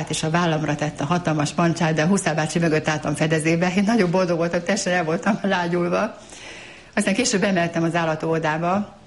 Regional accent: Budapest, Hungary; born there; 1953. február 9-én születtem Budapesten.

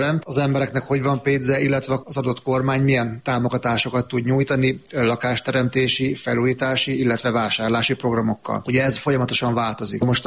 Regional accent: Hungary; also born or lived in Zakarpattia Oblast, Ukraine; A nagyszülők, illetve a szüleim is kárpátaljai származásúak. Tulajdonképpen még én is Kárpátalján születtem, de nekem még a Szovjetunió van beírva a személyigazolványomba. 6 éves koromban költöztünk át Magyarországra.

